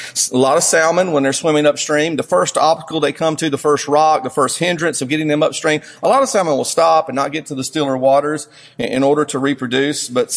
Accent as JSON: {"language": "English", "town": "Whitmire", "region": "South Carolina", "country": "United States", "said": "I'm from Whitmire."}